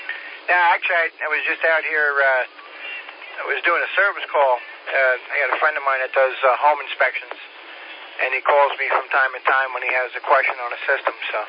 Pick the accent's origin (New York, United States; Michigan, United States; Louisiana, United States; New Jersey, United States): New York, United States; Long Island; also born or lived in Florida; No, actually, I grew up on Long Island, and don't hold that against me. Long Island, silent G. Long Island, New York.